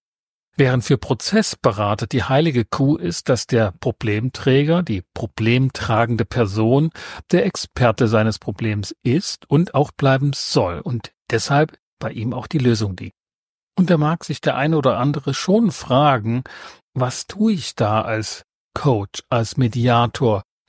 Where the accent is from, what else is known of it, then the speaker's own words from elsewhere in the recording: Saxony, Germany; aus dem Erzgebirge, wo ich herstamme.